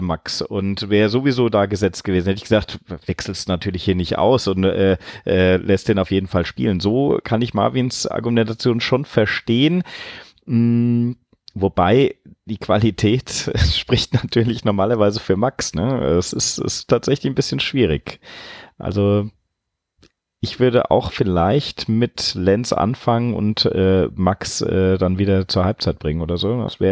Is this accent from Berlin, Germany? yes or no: yes; Berlin, Germany; Als Berliner so?